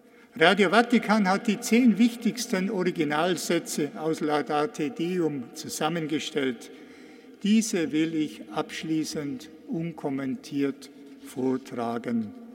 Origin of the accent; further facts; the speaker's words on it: Benediktbeuern, Bavaria, Germany; In Bennigbeuern und Umgebung meiner Heimat